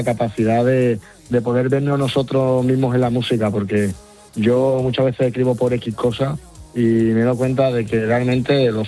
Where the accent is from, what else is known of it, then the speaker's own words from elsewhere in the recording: Seville, Andalusia, Spain; Yo vengo de un barrio de Sevilla que se llama Pinomontano, que se escuchaba muchísimo rap